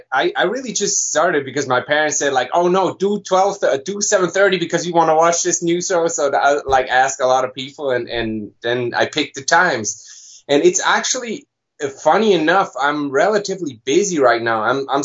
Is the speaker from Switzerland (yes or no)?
yes; Switzerland; born or raised there